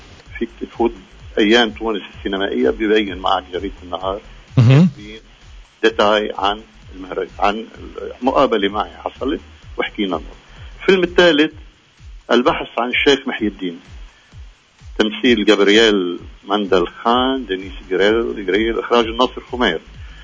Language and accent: Arabic; Syria